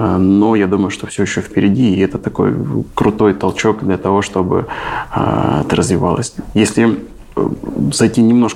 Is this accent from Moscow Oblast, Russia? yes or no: no; Novosibirsk, Novosibirsk Oblast, Russia; Новосибирск, конечно, мой родной город.